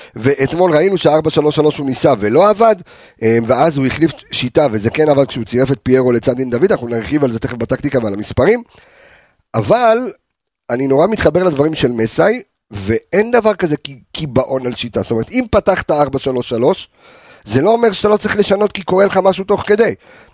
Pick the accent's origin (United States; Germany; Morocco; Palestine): Morocco; now in Israel; כאילו, אתה יודע, אני מרוקאי, ועוד שהגיע ממרוקו